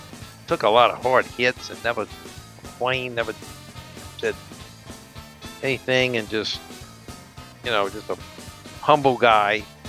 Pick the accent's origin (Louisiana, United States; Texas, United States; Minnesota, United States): Louisiana, United States; LaPlace; born there; A Saints fan because I was born in LaPlace and Saints got their franchise. That was my team, a local team.